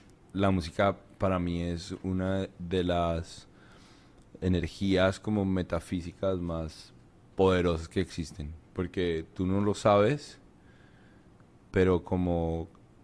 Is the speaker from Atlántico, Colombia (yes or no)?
no; Bogotá, Colombia; also born or lived in Cartagena; en la ciudad donde vivía. Super. Que era Bogotá. Mis viejos se mudaron a Bogotá cuando yo era muy niño.